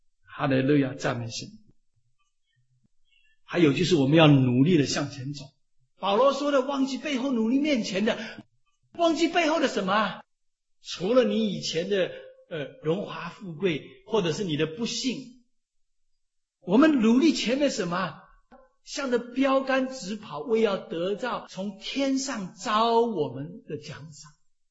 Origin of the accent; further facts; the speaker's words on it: Taiwan; now in United States; 你看我从小是放牛班长大，台湾学校有两种班，一种是升学班，一种是放牛班。